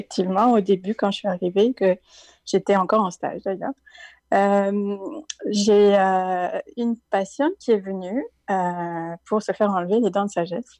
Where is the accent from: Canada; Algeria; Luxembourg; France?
France; Hauts-de-France; born there; Alors, vraiment dans le haut proche de la frontière belge, donc le nord de la France.